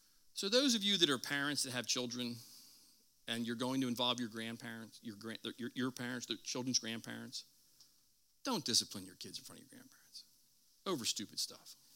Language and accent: English; Philadelphia, Pennsylvania, United States; And you know, I grew up in South Philly. You can talk to God like you're from South Philly.